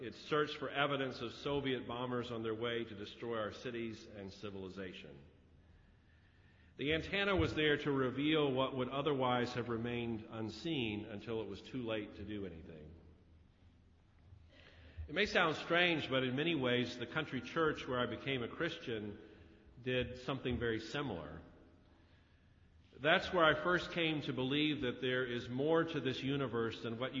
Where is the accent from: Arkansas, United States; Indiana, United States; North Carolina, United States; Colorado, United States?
North Carolina, United States; I grew up in Forsyth County, North Carolina, near the city of Winston-Salem, as a child of the Cold War.